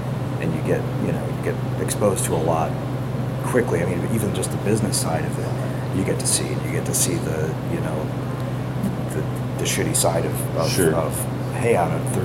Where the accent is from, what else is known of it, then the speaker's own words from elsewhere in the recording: Madison, Wisconsin, United States; I grew up in Madison, Wisconsin. That's where I was born, and hung out on State Street and met a lot of people